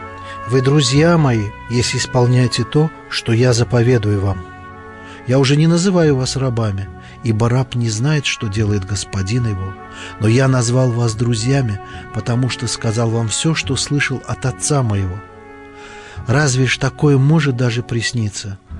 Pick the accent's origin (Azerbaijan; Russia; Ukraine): Azerbaijan; Baku; я родился и жил в Николаевском доме, как говорили в Баку, гонял велик по Николаевской улице.